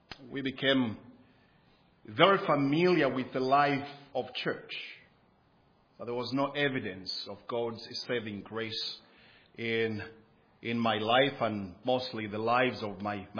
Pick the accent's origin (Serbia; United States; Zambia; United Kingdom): Zambia; I was born and bred in Zambia. I was born in a family of 12. I had 11 siblings.